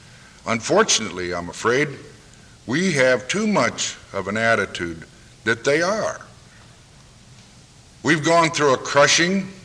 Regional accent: Austin, Minnesota, United States; Certainly I remember as a boy growing up in Austin, the great columnists, Cedric Adams, George Barton, and lo and behold, Dick Cullum, who's still writing.

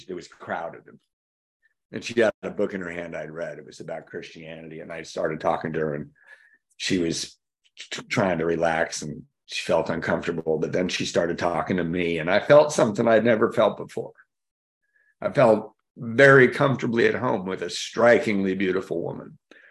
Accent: Hawthorne, California, United States; were kind of near where I grew up in Hawthorne.

